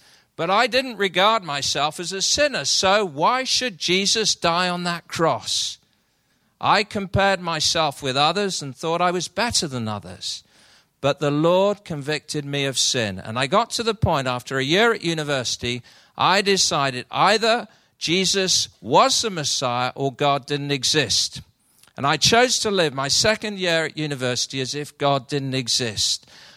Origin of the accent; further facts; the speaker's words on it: Manchester, North West England, United Kingdom; Austria, came either side of the war as refugees to Manchester. And I grew up in Manchester a few years ago. And like virtually all Jewish people